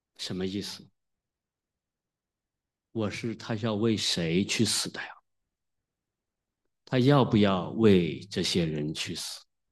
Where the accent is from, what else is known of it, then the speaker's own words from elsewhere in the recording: Wenzhou, Zhejiang, China; 我们温州人呢，有一个很奇特的习惯